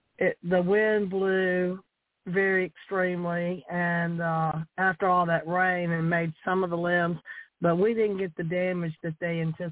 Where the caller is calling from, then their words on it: Virginia, United States; from Virginia.